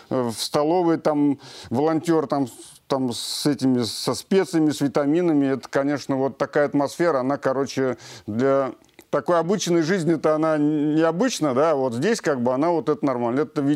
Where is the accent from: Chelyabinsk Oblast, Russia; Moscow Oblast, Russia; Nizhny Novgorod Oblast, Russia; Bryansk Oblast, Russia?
Nizhny Novgorod Oblast, Russia; Nizhny Novgorod; я из Нижнего Новгорода.